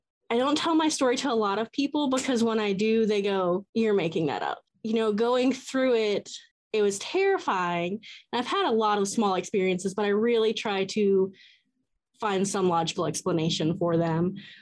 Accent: Atlanta, Georgia, United States; I am from Atlanta, yeah.

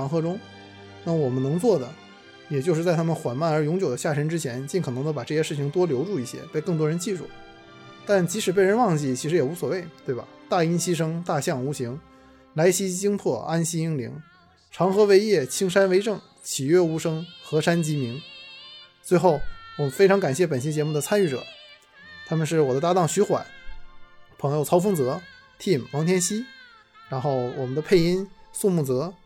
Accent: Northeast China, China; 那所以我作为一个东北人

